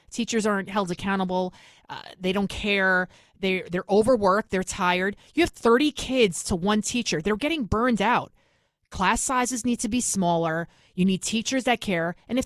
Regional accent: Bronx, New York, United States; now in Westchester County, United States; I'm from the Bronx, born and raised. Now I live in Westchester County, which is a nice suburb outside of New York City.

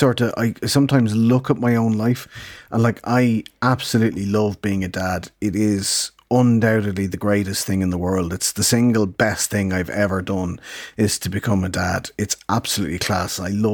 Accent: Ireland; don't ask me, I'm an Irish teacher, like, you know, I was at the time

